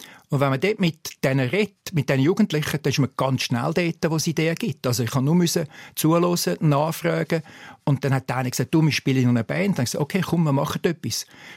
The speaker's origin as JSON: {"language": "German", "region": "Zurich", "country": "Switzerland", "tie": "born or raised there", "said": "ich bin dort aufgewachsen in Zürich"}